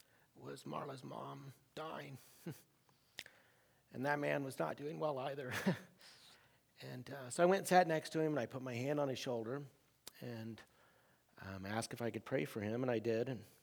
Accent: Minnesota, United States; I'm actually from Minnesota.

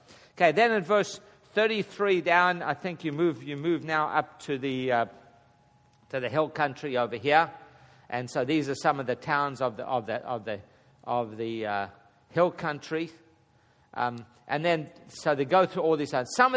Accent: South Africa; now in United States; that's everything I remember about growing up in South Africa until I came to America happened at that house.

